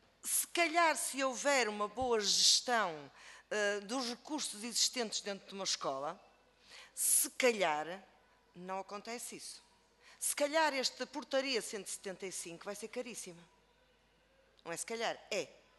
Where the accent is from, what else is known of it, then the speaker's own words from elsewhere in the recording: Porto, Norte, Portugal; Eu sou do Porto